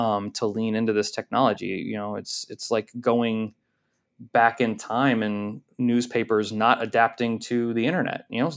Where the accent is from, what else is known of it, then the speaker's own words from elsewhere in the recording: Florida, United States; I mean, I grew up in Florida, so we were like, mm-hmm. we were right next to Universal Studios. We're right next to Disney World.